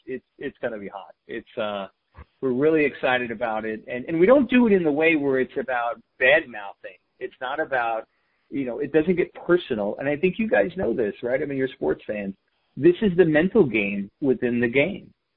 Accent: Bronx, New York, United States; you know, my dad, we grew up in the Bronx, and my dad loved Mickey Mantle.

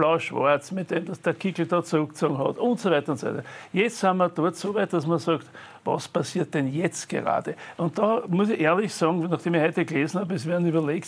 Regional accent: Vienna, Austria; Aber als Wiener sage ich auch zum Krähenreiben

